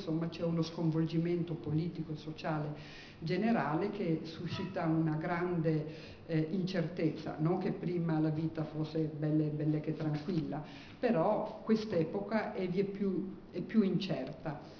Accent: Germany; Io sono tedesca, tedesca, e attacco alle 6 in punto

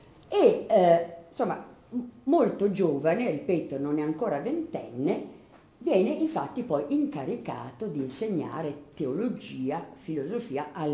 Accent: Milan, Lombardy, Italy; Però ad esempio a Milano, perché io sono milanese

